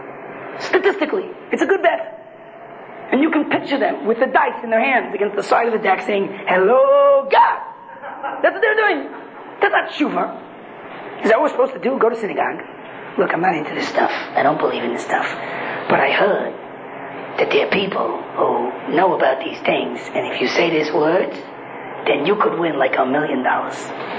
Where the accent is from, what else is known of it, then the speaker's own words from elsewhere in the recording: New York, United States; I grew up in New York.